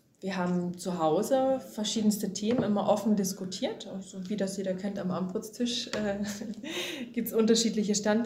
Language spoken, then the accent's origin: German; Wittenberg, Saxony-Anhalt, Germany; weil mein Heimatort, die Lutherstadt Wittenberg, wäre ja mein Ortsverein gewesen.